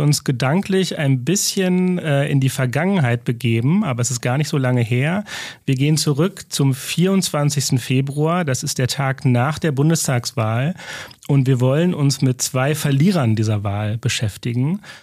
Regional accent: Dortmund, North Rhine-Westphalia, Germany; das sage ich als Dortmunder

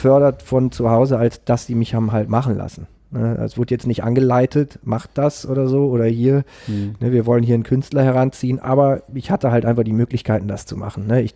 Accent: Münster, North Rhine-Westphalia, Germany; in Münster-Westfalen geboren.

